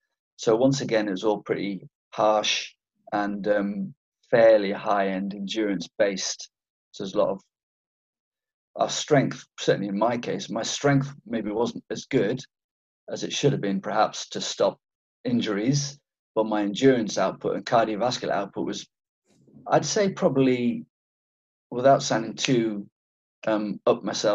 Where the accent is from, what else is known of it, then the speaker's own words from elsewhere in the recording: Ireland; also born or lived in Penang, Malaysia; I was born in Malaya in Penang, and then, cut a long story short, ended up in Ireland. but we're farmers, my family in Ireland.